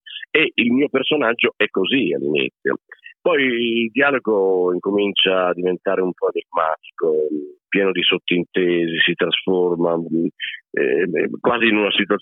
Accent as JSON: {"language": "Italian", "region": "Apulia", "country": "Italy", "lives_now": "Bologna, Italy", "said": "io vivo a Bologna ma sono pugliese di origine"}